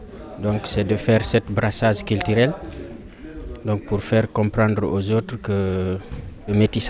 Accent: Guinea; je viens de la Guinée-Conakry et j'ai 17 ans.

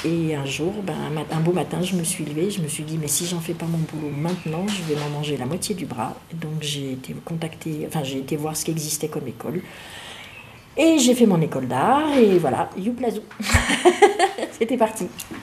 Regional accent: Provence-Alpes-Côte d'Azur, France; moi, j'ai grandi dans le Var. La vie m'a amenée à Paris, où je travaillais en plein centre-ville de Paris

